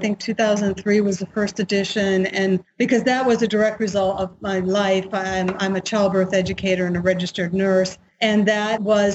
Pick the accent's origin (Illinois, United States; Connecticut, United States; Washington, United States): Connecticut, United States; moved away as an adult; also born or lived in Spain; Yes, I am originally from New England, from Connecticut.